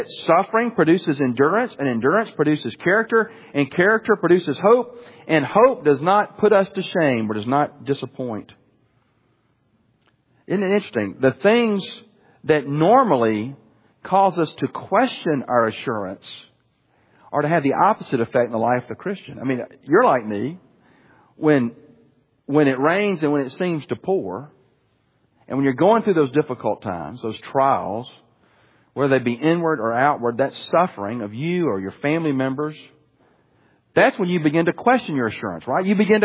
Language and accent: English; Alabama, United States; Now, I'm from Alabama, so I can say that.